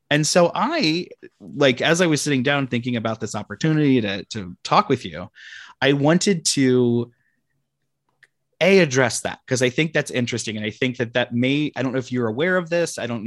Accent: United States; I, as an American, am speaking to you as somebody who comes from the place that my ancestors come from.

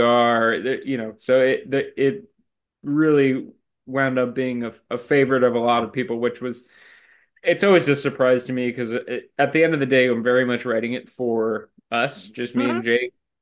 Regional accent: New Jersey, United States; And it's actually I'm from New Jersey.

